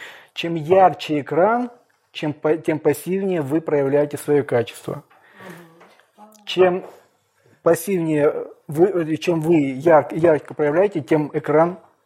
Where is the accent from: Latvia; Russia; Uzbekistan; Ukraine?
Ukraine; мы все с Украины